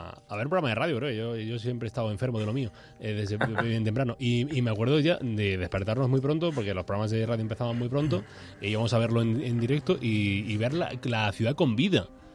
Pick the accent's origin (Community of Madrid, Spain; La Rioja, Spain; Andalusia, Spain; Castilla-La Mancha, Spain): Andalusia, Spain; Granada; como granadino sí te tengo mucha envidia.